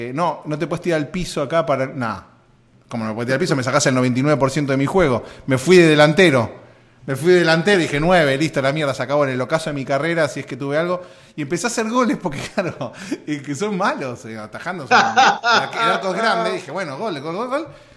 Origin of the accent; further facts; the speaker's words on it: Argentina; now in United States; cuando llegué a Estados Unidos, se enteraron, soy argentino